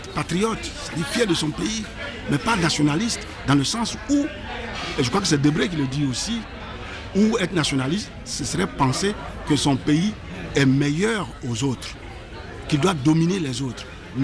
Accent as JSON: {"language": "French", "country": "Côte d’Ivoire", "said": "Il m'est arrivé de voyager, de dire que je viens de Côte d'Ivoire"}